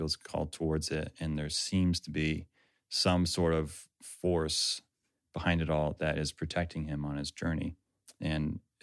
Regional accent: Siloam Springs, Arkansas, United States; I grew up in Silent Springs. And so that's where I went to high school

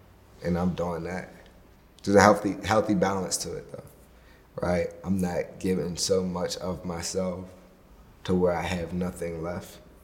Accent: Pittsburgh, Pennsylvania, United States; There's a reason why … right? There's a reason why I grew up in Pittsburgh.

